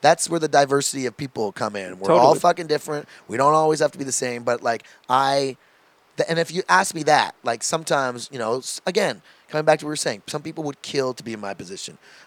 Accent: Toronto, Ontario, Canada; I still love some of my friends growing up in Toronto when I was back there those last few weeks.

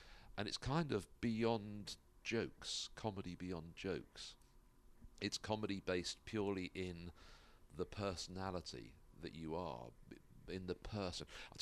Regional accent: United Kingdom; accent: British; now in United States; I didn't move to America going, if I move to America, my British accent will be a real advantage to me.

